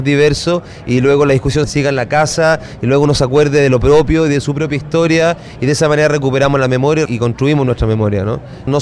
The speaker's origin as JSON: {"language": "Spanish", "country": "Chile", "tie": "born or raised there", "moved": "yes", "said": "Yo soy muy orgulloso de ser chileno, me crié en Chile, tengo mi mundo creativo allá, tengo mis grandes amigos allá"}